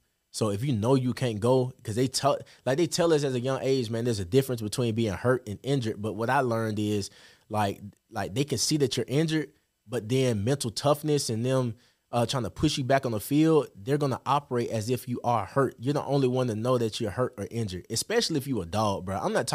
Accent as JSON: {"language": "English", "town": "Birmingham", "region": "Alabama", "country": "United States", "said": "It was just different because I'm from Birmingham, Alabama. I didn't realize that there was a world outside of just being a city boy."}